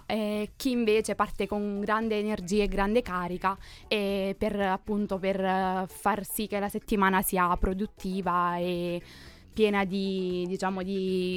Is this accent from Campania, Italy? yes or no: yes; Campania, Italy; now in Turin, Italy; vengo dalla provincia di Salerno e studio ingegneria energetica qui al Politecnico di Torino